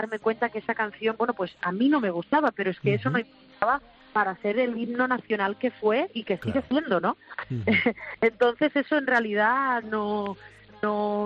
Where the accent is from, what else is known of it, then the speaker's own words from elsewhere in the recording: Catalonia, Spain; me he quedado más en mi tierra, en Cataluña